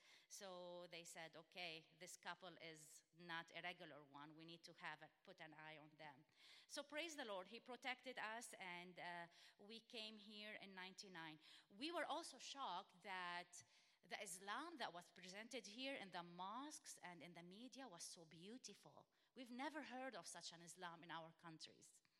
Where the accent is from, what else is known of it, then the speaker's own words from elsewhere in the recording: Beirut, Beirut Governorate, Lebanon; moved away as an adult; also born or lived in Egypt; we immigrated in 1999 here legally. I lived in Egypt for 7 years. We got married in 1992. I'm originally from Lebanon, from Beirut, from the minority Christians of the Middle East.